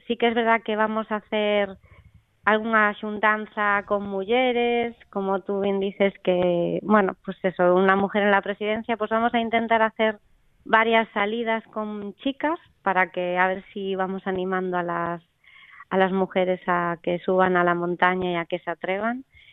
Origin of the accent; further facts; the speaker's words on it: Narón, Galicia, Spain; moved away; also born or lived in Barcelona; soy gallega, soy de Narón, de Ferrol, pero me fui muy jovencita a Barcelona.